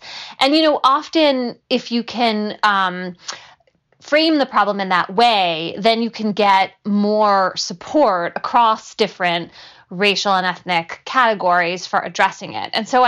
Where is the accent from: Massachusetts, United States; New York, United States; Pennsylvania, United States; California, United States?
Pennsylvania, United States; Philadelphia; now in New Haven, United States; I grew up in Philadelphia.